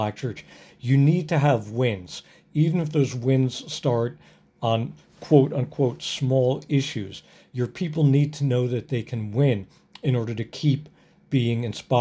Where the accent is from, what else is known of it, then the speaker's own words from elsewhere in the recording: New Jersey, United States; live there part time now. I grew up in New Jersey and have family and friends there to this day.